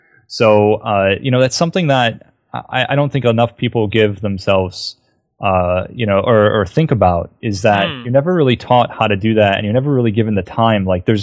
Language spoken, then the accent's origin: English; Buffalo, New York, United States; I grew up in Buffalo, which is like half Canadian in my mind.